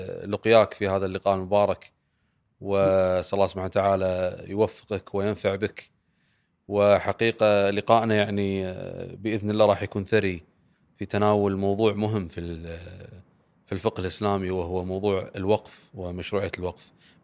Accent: Kuwait; جانب مشرق في بلدنا الكويت

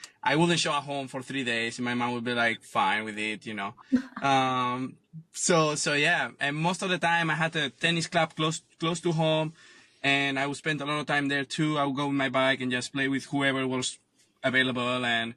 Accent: Ireland; also born or lived in Mallorca, Spain; I'm from Spain, from Mallorca originally, born and raised in Ireland.

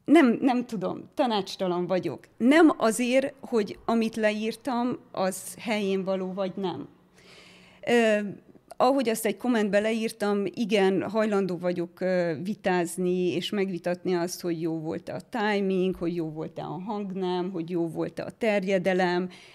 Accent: Sângeorgiu de Pădure, Mureș County, Romania; És én egy munkás családból származom, és Nyáradszeredában nőttem fel.

